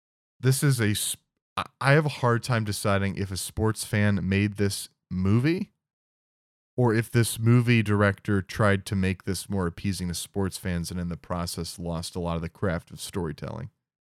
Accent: Chicago, Illinois, United States; I am a Chicagoan, born and raised. I don't live in Chicago anymore

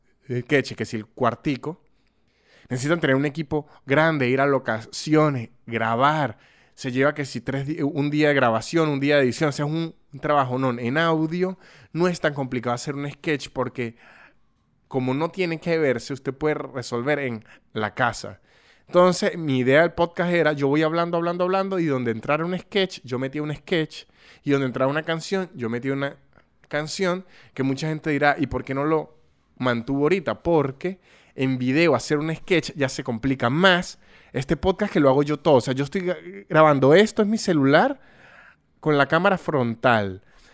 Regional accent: Venezuela; Como venezolano y me entregué

